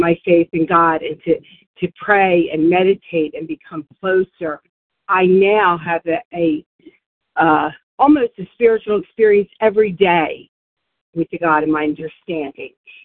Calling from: Warminster, Pennsylvania, United States; from Warminster, Pennsylvania.

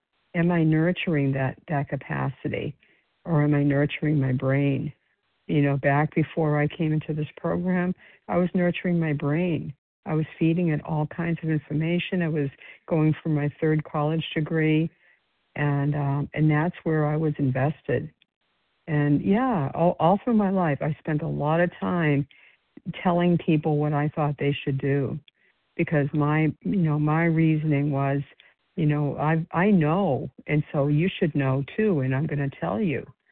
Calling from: Florida, United States; calling from Florida this morning.

